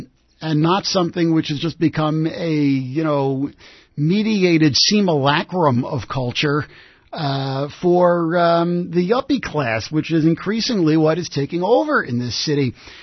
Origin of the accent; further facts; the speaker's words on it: Jackson Heights, New York, United States; You know, I grew up in Jackson Heights, as a lot of you know